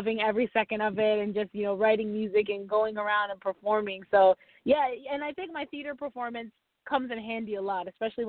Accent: Pennsylvania, United States; I'm from Schuylkill County, born and raised. Aaron, you've known me my entire life.

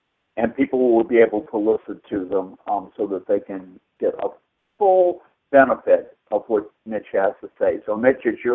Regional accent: Newton, Massachusetts, United States; Newton, Massachusetts, where I was raised, the great bastion of liberalism

